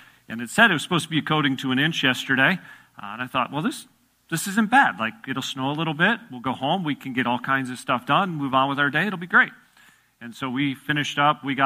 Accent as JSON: {"language": "English", "town": "Chicago", "region": "Illinois", "country": "United States", "tie": "born or raised there", "said": "I used to enjoy the snow growing up in the Chicago area, going to college in northern Wisconsin."}